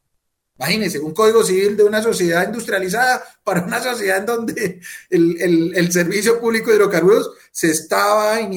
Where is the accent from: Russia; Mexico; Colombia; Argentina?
Colombia; con nuestra falta de carácter como sociedad, como colombianos.